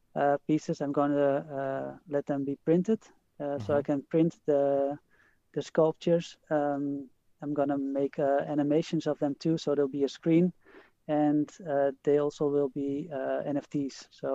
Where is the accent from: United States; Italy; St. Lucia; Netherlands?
Netherlands; Haarlem, North Holland; English is a second language; I'm going to have a small exhibition space in the center of Haarlem here, in my hometown.